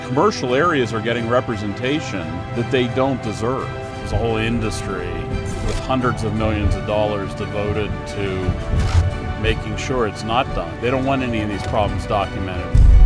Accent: Pittsburgh, Pennsylvania, United States; I grew up in Pittsburgh

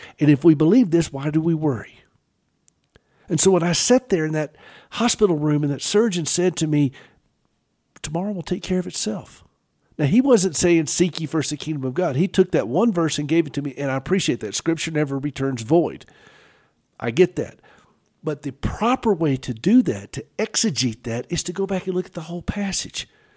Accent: the South, United States; accent: Southern; Sorry, that's my southern accent that comes through.

